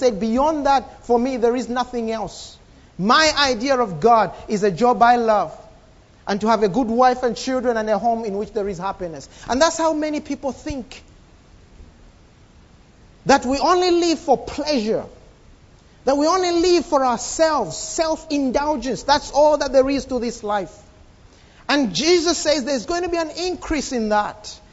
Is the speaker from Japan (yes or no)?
no; Zambia; I've just come back from Zambia and I met some of my friends that I knew 20 years ago. Some of them we grew up together in Sunday school and some of them were together in youth meetings.